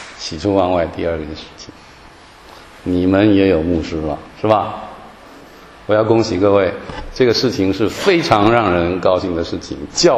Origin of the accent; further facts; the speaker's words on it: Hualien, Hualien County, Taiwan; 他病重在我的老家台湾的花莲东部，我在台北治病